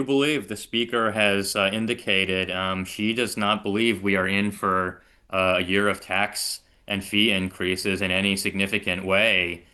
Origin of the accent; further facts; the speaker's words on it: Takoma Park, Maryland, United States; Well, I come from Tacoma Park, which is a city of about 17 or 18,000 people